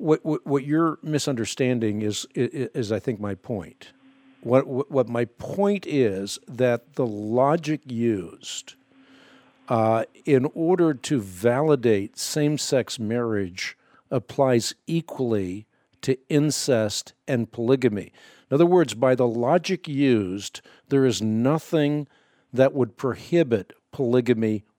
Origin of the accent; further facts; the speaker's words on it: Leiden, South Holland, Netherlands; born there; first language Dutch; English is a second language